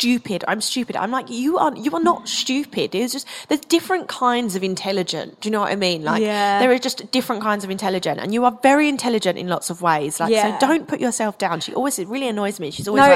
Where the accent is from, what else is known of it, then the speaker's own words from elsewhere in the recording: Essex, East of England, United Kingdom; accent: Essex; my accent, I obviously have a slight Essex twang and everyone at my school was like, spoke much better than I did. And I was from Essex